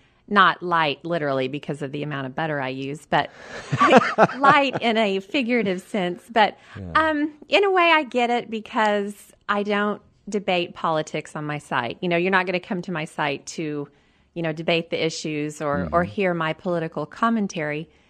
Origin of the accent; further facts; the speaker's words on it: Bartlesville, Oklahoma, United States; I was raised in Bartlesville, Oklahoma.